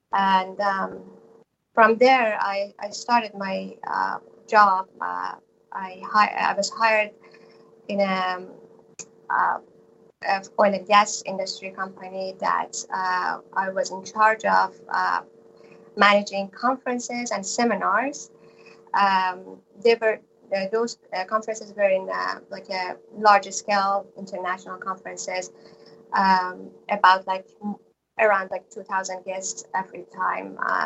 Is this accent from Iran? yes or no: yes; Iran; moved away as an adult; also born or lived in Dubai; now in United States; I'm an American Iranian, and I came to the U.S. About 11 years ago. So before that, I was living in Iran at some time, about like 5 years in Dubai.